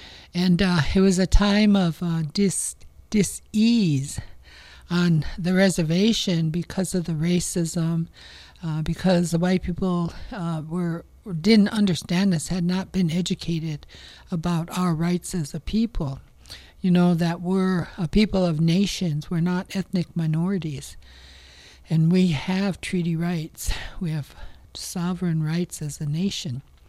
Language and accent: English; Cass Lake, Minnesota, United States; And so I'm from Gamiskwa Wakokog. That's where I live, on East End, beautiful East End, Cass Lake, Minnesota.